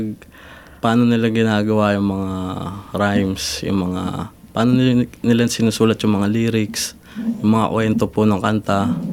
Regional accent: Quezon City, Metro Manila, Philippines; Sa Cubao po.

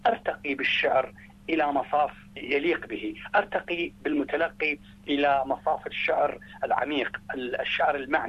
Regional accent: Basra, Basra Governorate, Iraq; البصرة مدينتي الحبيبة التي بها انتصبت قامتي، التي بها تلمست حرفي الأول، بصرة هي مرتع طفولتي

